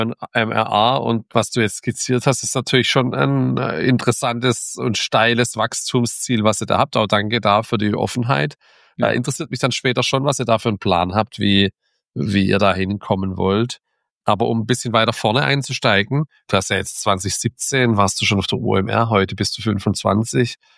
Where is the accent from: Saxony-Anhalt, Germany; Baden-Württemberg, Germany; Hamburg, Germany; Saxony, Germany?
Hamburg, Germany; Als Hamburger muss ich dich natürlich heute fragen